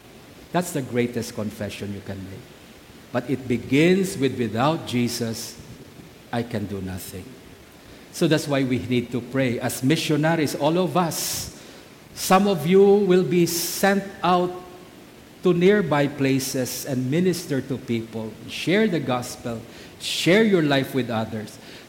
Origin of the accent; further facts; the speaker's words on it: Western Visayas, Philippines; now in Kalibo, Philippines; Ngayon, alam ko, nandito ako sa Kalibo. I am from Antique. At doon na ako nanirahan sa Antique, pinadala ako dito sa Kalibo.